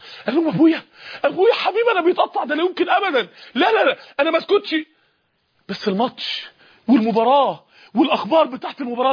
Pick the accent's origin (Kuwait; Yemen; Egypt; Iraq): Egypt; Mansoura, Dakahlia; عندنا في المنصورة من يومين تقريبا